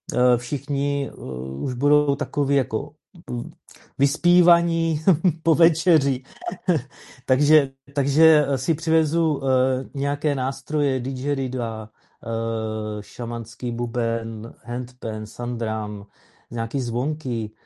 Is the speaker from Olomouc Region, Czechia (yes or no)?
yes; Olomouc, Olomouc Region, Czechia; now in Blansko, Czechia; já jsem taky z Hané, z Olomouce.